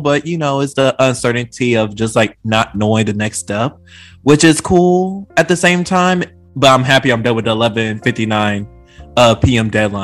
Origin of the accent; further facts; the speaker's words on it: Kenner, Louisiana, United States; I'm from Louisiana. I'm a Southern boy. Yes, I am. I'm from, well, we're going to say for out of state people from New Orleans, but if you're from that area, I'm from like the Kenner, like basically like around the New Orleans area.